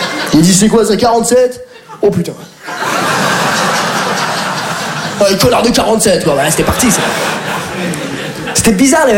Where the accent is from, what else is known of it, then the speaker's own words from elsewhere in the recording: France; Je dis, mais papa, mais on est de France.